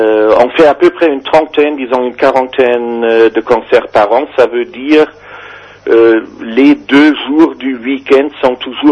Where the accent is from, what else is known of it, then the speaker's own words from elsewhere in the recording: Germany; French is a second language; now in France; Nous sommes des Allemands qui vivent depuis 11 ans en France.